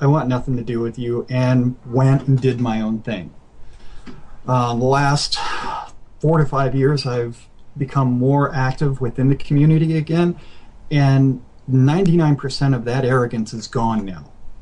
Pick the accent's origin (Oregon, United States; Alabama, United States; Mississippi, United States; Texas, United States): Mississippi, United States; I spent some time growing up in Mississippi. I've moved all over the place as a kid.